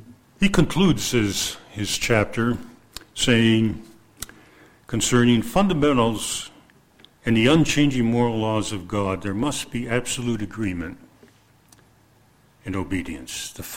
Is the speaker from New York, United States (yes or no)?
yes; Buffalo, New York, United States; also born or lived in West Virginia; We lived in West Virginia. We came from Buffalo, and he lived about halfway between in Pittsburgh.